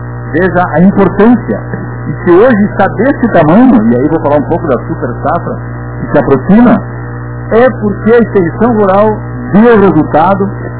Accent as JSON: {"language": "Portuguese", "town": "São Marcos", "region": "Rio Grande do Sul", "country": "Brazil", "tie": "born or raised there", "said": "Eu sou aqui certinho, né, de São Marcos, aqui, natural aqui de São Marcos, moro em São Marcos ainda, sou da Serra"}